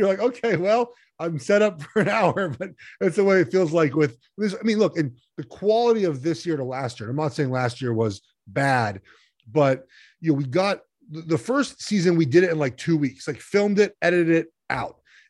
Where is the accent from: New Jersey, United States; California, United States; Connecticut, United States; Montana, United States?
California, United States; Los Angeles; You know, I grew up in Los Angeles, and I listened to, Vin Scully and Chick Hearn call games.